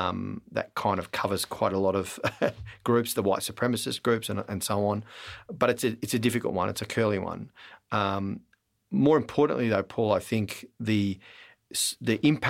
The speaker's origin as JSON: {"language": "English", "town": "Melbourne", "region": "Victoria", "country": "Australia", "tie": "born there", "said": "Like, mate, I was born in Melbourne. Like, where am I supposed to go?"}